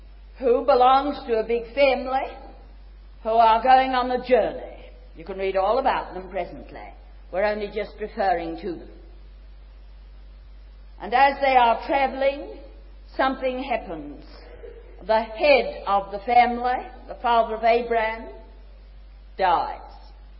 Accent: China; now in Australia; dear friend, you'll find that I come from China to challenge Australia for Christ.

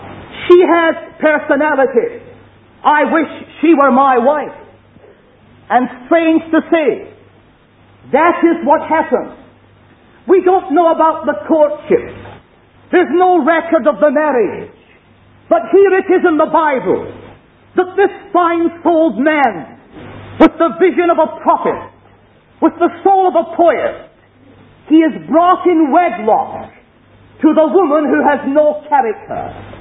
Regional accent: Scotland, United Kingdom; And being Scottish, perhaps I'll act as the middle link tonight.

